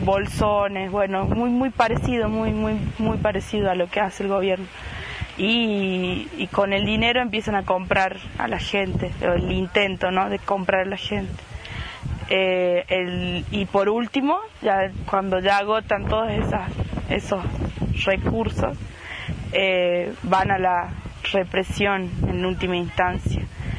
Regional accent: Chilecito, La Rioja, Argentina; de Chilecito. Nací en Chilecito, ahora estoy estudiando en La Rioja hace 4 años.

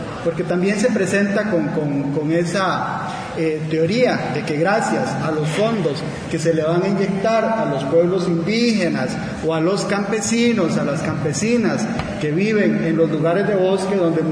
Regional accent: Costa Rica; Y yo vengo de Costa Rica, que es un país que lo ha implementado ya desde hace más de 15 años.

